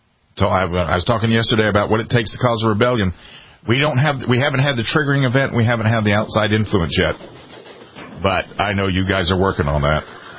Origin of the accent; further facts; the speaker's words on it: United States; Because I hate to tell you this, but I love being an American. I put on the uniform for this country